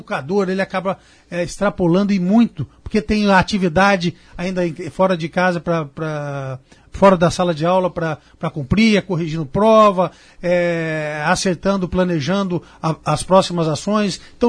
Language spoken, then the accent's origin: Portuguese; Cornélio Procópio, Paraná, Brazil; also born or lived in Curitiba / Foz do Iguaçu / Londrina; eu fui criado em Cornélio Procópio, pela minha família, ali, aqui do lado, né, no Norte uhum. Pioneiro, e que eu levo pela minha vida toda, em Curitiba, em Foz, em Londrina, por todos os cantos onde eu já morei